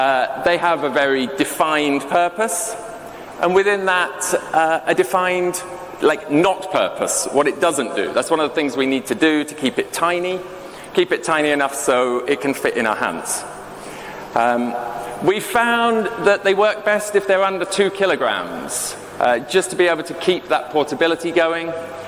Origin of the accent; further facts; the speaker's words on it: Bristol, South West England, United Kingdom; I'm from Bristol, UK.